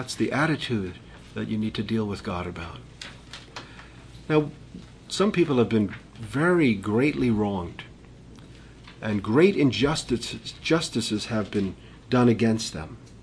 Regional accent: Long Island, New York, United States; When I grew up on Long Island, we didn't lock our doors. Now in Brooklyn, we bolt them closed and hammer them.

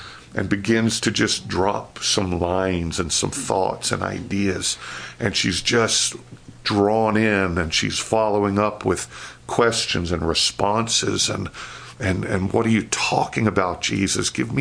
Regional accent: New York, United States; I grew up in Queens, New York, so there's not much fishing around the streets of Queens.

